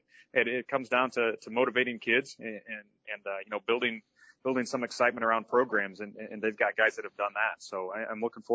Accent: Cambridge, United States; We're both from Cambridge. We're familiar with the area.

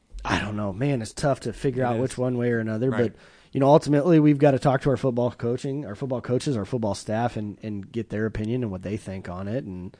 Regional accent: Lisle, Illinois, United States; You know, because I kind of kept up back from my hometown in Lisle.

